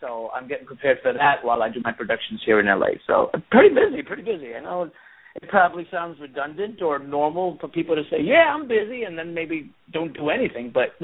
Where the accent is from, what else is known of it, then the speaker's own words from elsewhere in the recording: New York, United States; stuff that I've experienced as a kid growing up in New York